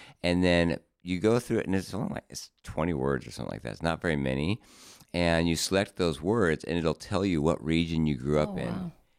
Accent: Sandpoint, Idaho, United States; born or raised there; also born or lived in Salt Lake City, United States

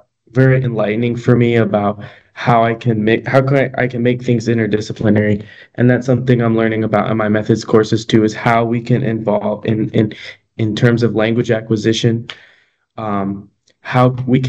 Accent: DeKalb, Illinois, United States; also born or lived in Chicago; Yeah, so I'm from DeKalb. I was born in Chicago, and then I spent pretty much like the majority of my life here.

